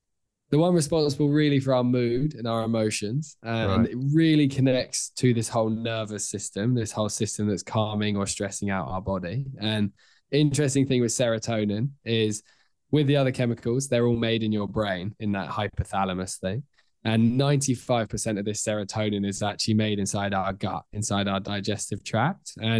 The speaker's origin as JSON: {"language": "English", "country": "United Kingdom", "said": "This is why, especially as British people, like when it's sunny outside, everyone loves each other"}